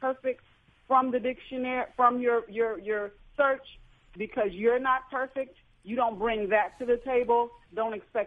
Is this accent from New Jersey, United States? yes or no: no; Chicago, Illinois, United States; I'm from Chicago.